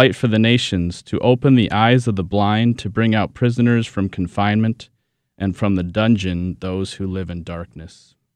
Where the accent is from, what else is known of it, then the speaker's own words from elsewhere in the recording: Coon Rapids, Minnesota, United States; I'm born and raised in Coon Rapids, Minnesota. I went to Epiphany Catholic Church for all of my sacraments. 9 years at the Catholic school there. 4 years at the public high school, Coon Rapids High School.